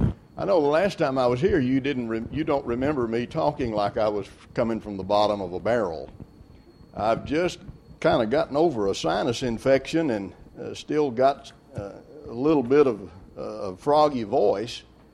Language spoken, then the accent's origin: English; Alabama, United States; the congregation that I grew up in North Alabama.